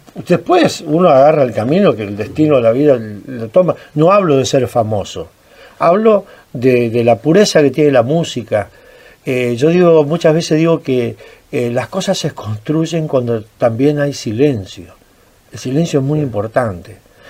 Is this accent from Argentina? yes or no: yes; Vila, Santa Fe, Argentina; born there; Nací en Vila, sí.